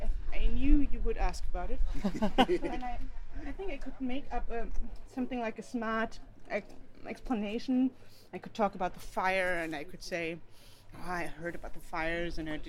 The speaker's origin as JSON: {"language": "English", "town": "Dresden", "region": "Saxony", "country": "Germany", "second_language": "English", "said": "because I'm from Dresden, and we usually climb this. So there is this mountain range that we are currently in."}